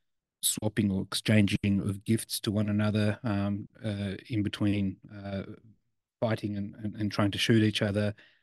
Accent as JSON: {"language": "English", "country": "Australia", "tie": "born or raised there", "also_born_or_lived": "Turkey", "said": "growing up in Australia, as someone who was born in Turkey"}